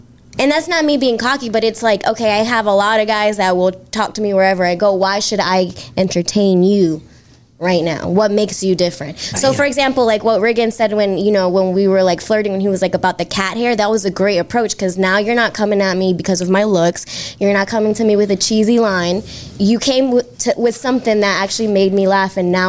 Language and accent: English; Boston, Massachusetts, United States; now in Charlotte, United States; I told him that I was originally from Boston, but I lived in Charlotte.